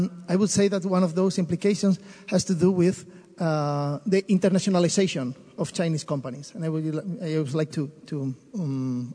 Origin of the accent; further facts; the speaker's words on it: Spain; English is a second language; coming from Spain, and you know, because I'm from Spain